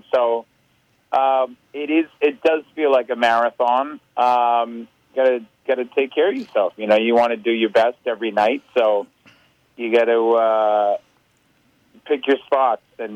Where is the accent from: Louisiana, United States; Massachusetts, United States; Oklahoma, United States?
Massachusetts, United States; Boston; I'm from Boston.